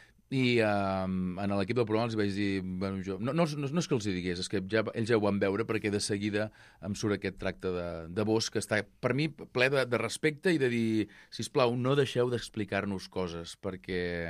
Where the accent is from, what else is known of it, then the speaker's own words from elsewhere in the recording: Sant Feliu de Buixalleu, Catalonia, Spain; També sóc de Sant Feliu de Buixalleu, vull dir que tampoc ho presumi massa.